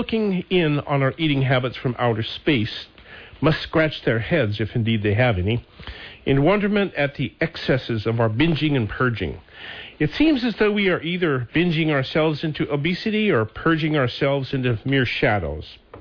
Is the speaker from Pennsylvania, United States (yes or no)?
no; Montana, United States; being a Montana boy myself, so I think I was actually raised on wild meat.